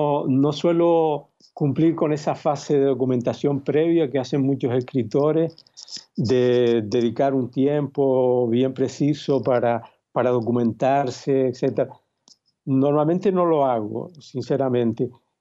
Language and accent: Spanish; Canary Islands, Spain; Sí, que soy canario, sí.